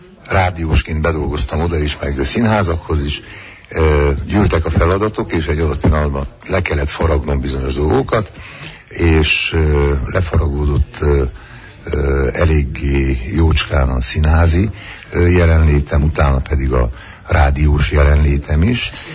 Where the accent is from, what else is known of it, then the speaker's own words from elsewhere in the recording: Cluj-Napoca, Cluj County, Romania; én tulajdonképpen annak idején beleszülettem, és ott nőttem fel, mármint a kolozsvári rádiónál, rádióban